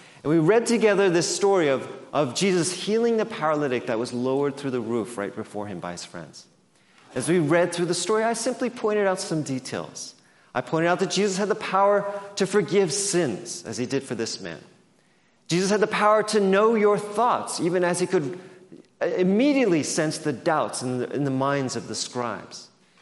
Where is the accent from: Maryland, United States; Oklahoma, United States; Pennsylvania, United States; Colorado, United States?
Pennsylvania, United States; Philadelphia; my parents are from South Korea. I was born in Philadelphia, so I grew up in the Korean church.